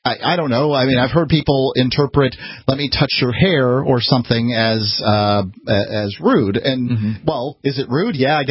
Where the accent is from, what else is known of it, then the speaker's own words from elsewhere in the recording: the South, United States; now in New Hampshire, United States; I am from the South, and things were certainly different there than they are here in New Hampshire.